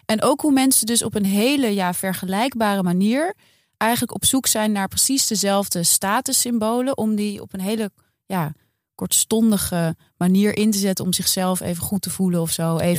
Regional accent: Amsterdam, North Holland, Netherlands; wij lopen als Amsterdammers

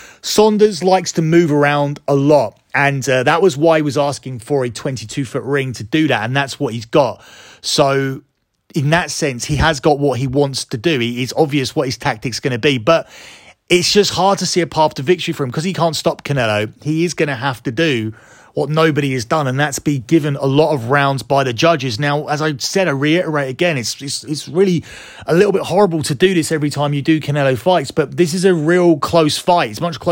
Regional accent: United Kingdom; I'm a Brit

